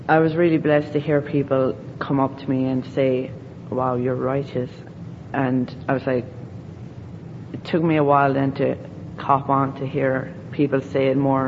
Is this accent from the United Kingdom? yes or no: no; Ireland; I'm from Ireland, of course. I'm 13.